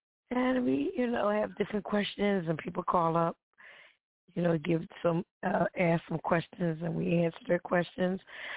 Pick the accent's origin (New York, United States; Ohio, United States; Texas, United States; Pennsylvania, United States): Pennsylvania, United States; Philadelphia; Well, I'm from Philadelphia.